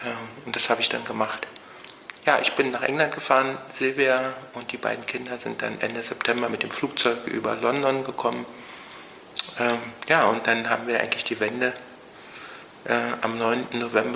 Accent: Berlin, Germany; Ich bin 1956 geboren, in Ost-Berlin groß geworden. Aber ich denke, dass ich nicht typisch ostdeutsch denke.

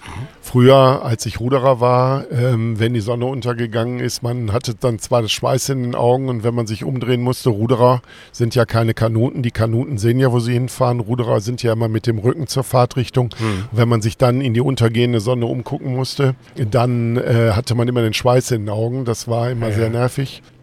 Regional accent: Essen, North Rhine-Westphalia, Germany; ich kann mich noch gut daran erinnern, ich bin auf dem Baldeneysee praktisch geboren.

